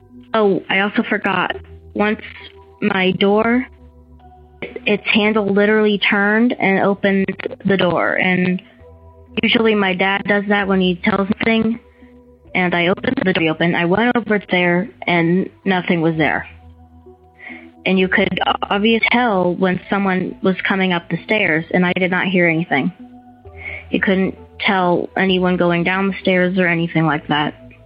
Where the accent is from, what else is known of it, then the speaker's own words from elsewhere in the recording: Colorado, United States; I'm from Colorado.